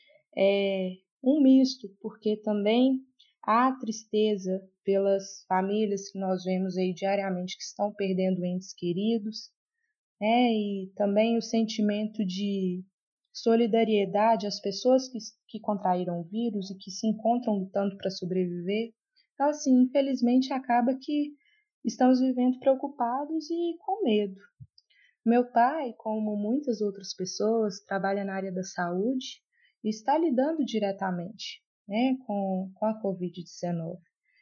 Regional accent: Curvelo, Minas Gerais, Brazil; now in Sete Lagoas, Brazil; eu tenho 25 anos, sou da cidade de Curvelo, Minas Gerais, mas há 2 anos eu moro em Sete Lagoas

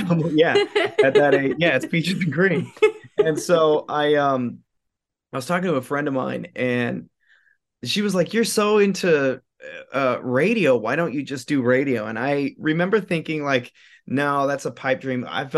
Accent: Las Vegas, Nevada, United States; And growing up in Vegas, I loved KLUC. It's obviously the top 40 station for Vegas

